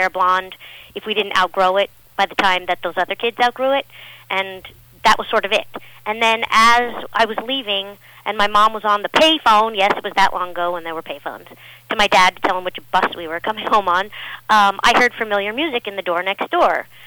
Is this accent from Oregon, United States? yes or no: no; Pennsylvania, United States; Well, I grew up in Pennsylvania, and we were just like a normal family, three girls, dog, cat, in the suburbs.